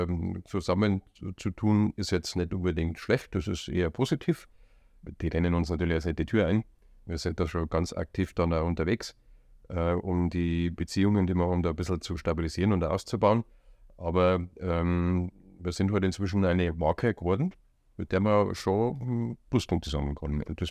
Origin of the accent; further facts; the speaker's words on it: Munich, Bavaria, Germany; Kann man ja sagen als Münchner, dass ich halt kein Blauer, sondern bin ein Roter.